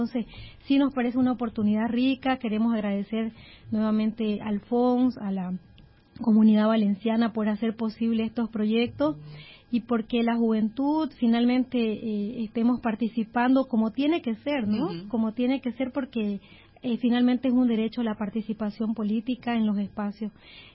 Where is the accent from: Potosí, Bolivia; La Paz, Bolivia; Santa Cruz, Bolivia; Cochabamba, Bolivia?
Santa Cruz, Bolivia; Venimos desde Bolivia, desde el oriente boliviano, la ciudad de Santa Cruz, que es el departamento más grande también en extensión de Bolivia